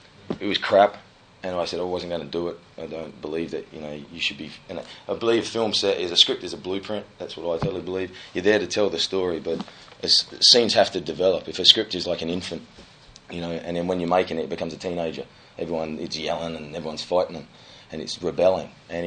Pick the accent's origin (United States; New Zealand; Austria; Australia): Australia; And I'm Australian, we work for free anyway.